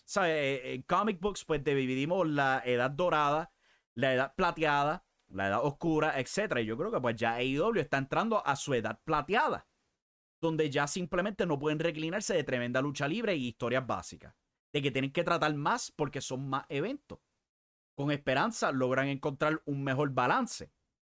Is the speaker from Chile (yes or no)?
no; Puerto Rico; porque pues somos puertorriqueños aquí y Puerto Rico se destaca por la lucha libre extrema